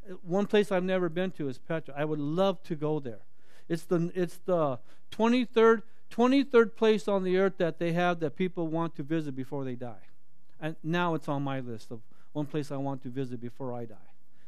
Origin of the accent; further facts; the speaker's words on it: Torrance, California, United States; I grew up in Torrance. Torrance is 22 square miles in diameter.